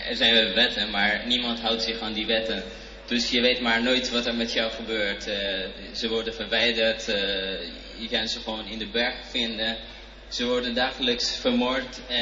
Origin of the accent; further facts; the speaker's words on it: Iran